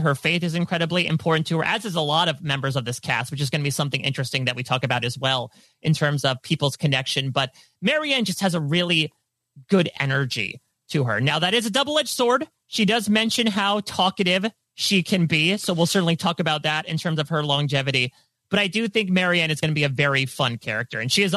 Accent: New Jersey, United States; We're all from New Jersey. Maybe it's in the water here. Maybe I should be drinking more water in New Jersey.

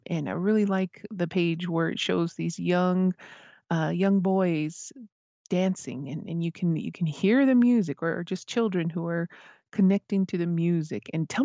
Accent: Isleta Pueblo, New Mexico, United States; from Isleta Pueblo

